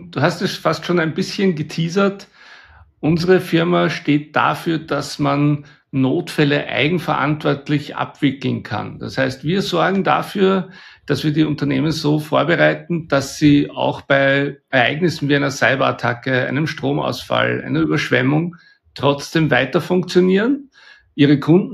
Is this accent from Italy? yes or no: no; Austria; bei uns in Österreich